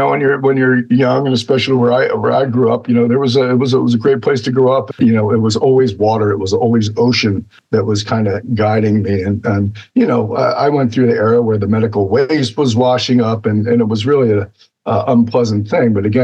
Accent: New Jersey, United States; I grew up in New Jersey. So when I hear 3 to 4 feet of sea level rise in New Jersey, that gets my attention. I grew up on a barrier island, Upsecan Island in southern New Jersey.

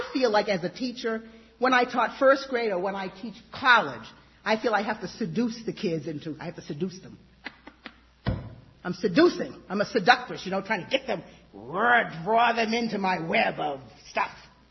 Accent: East Coast, United States; you know, I'm from the East Coast, so I'm a tough character, and I'm going to get what I want.

